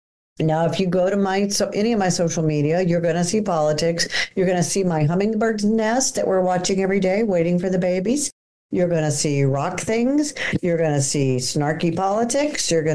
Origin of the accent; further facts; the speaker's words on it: Houston, Texas, United States; I do know that Jeff Bezos listened to me growing up in Houston.